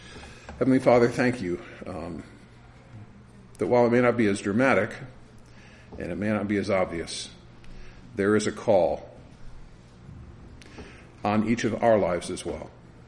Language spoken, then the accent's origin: English; Michigan, United States; I grew up in Michigan.